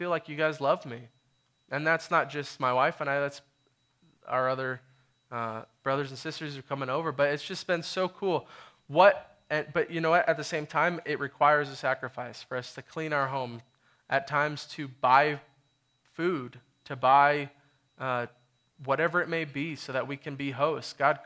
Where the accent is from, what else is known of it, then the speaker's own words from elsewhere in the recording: United States; I'm an American, and I'm so cool, and we came out here, and I play music